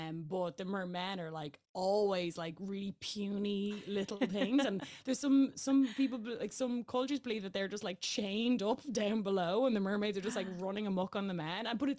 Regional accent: Ireland; I am Irish

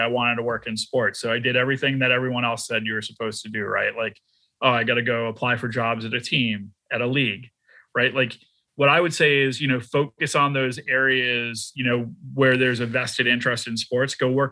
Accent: Boston, Massachusetts, United States; now in Dallas, United States; I'm from Boston, I live in Dallas

